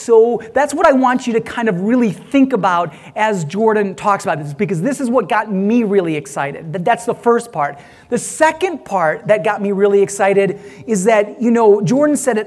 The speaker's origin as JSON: {"language": "English", "country": "India", "said": "And see, so I'm Indian, as you can figure, okay, right?"}